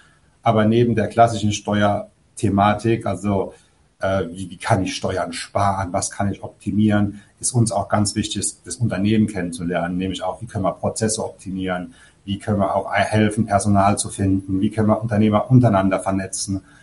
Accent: Rhineland-Palatinate, Germany; born there

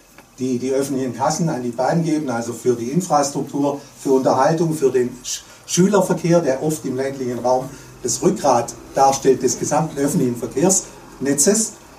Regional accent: Ravensburg, Baden-Württemberg, Germany; Bei mir in meiner Ecke, wo ich herkomme, Ravensburg, ländliche Region, also Mittelstädtchen mit 50.000 Einwohnern, fast am Bodensee.

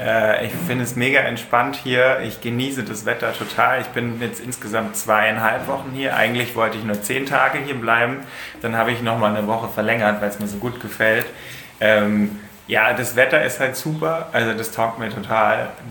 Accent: Munich, Bavaria, Germany; Ich komme aus München

